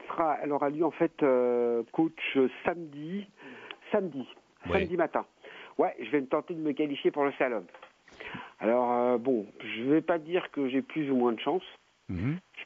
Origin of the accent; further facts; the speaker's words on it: Haiti; Puisque je suis haïtien.